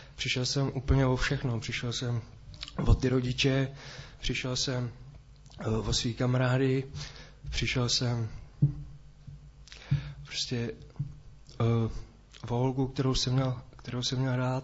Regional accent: Most, Ústí nad Labem Region, Czechia; je mi 33 let a jsem z Mostů a já jsem se narodil v rodině

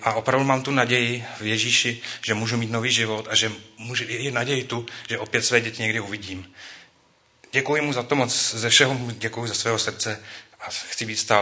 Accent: Děčín, Ústí nad Labem Region, Czechia; jsem z Děčína, je mi 50 let.

